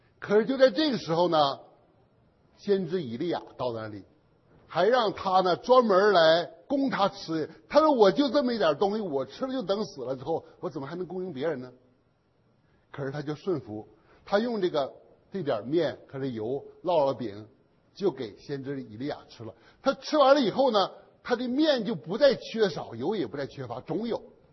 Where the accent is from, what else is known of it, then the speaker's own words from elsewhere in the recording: China; 可是现在在我们中国人也有钱了，中国人有钱了，是不是？